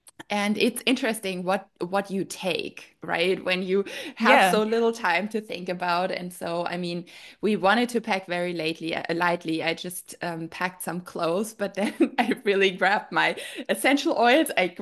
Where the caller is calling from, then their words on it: Santa Monica, California, United States; I am in Santa Monica.